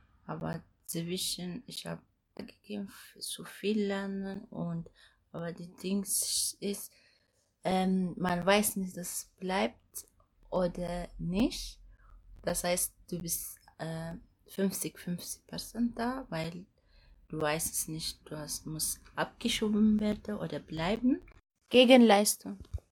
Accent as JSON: {"language": "German", "country": "Ethiopia", "second_language": "German", "moved": "yes", "lives_now": "Germany", "said": "ich komme aus Äthiopien"}